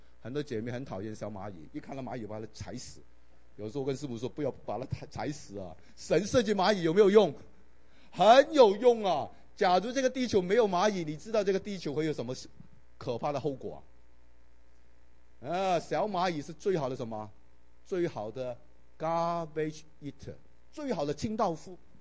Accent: Guangdong, China; 特别我们广东人在香港最后一次海鲜，各种的鱼类海鲜，哇，应有尽有。

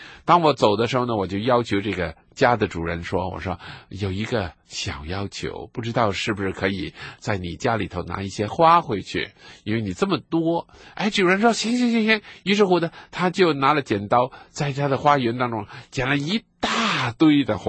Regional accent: China; 我们中国人

